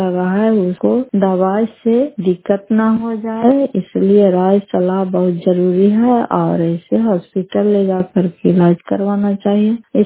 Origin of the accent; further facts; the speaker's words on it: Fatehpur, Bihar, India; घर फतेहपुर, पंचायत मकरौता, जिला नालंदा, कराता सराय ब्लॉक की निवासी हूँ।